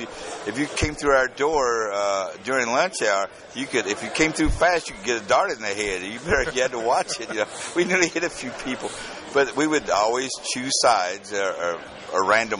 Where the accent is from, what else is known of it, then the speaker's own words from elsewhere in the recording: Kentucky, United States; And then I knew Jeff. We're both from Kentucky.